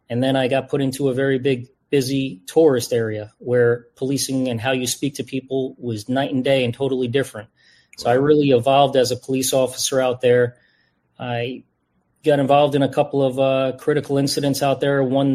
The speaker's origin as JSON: {"language": "English", "region": "New York", "country": "United States", "also_born_or_lived": "Las Vegas, Nevada", "said": "With that said, I'm from New York. I graduated college in Rhode Island. I went out to Las Vegas, Nevada."}